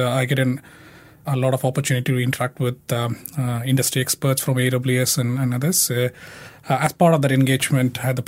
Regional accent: India; I grew up in India

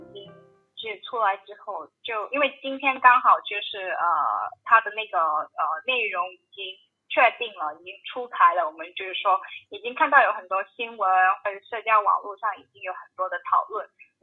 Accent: Hong Kong; 我觉得这是我们香港人想做的东西

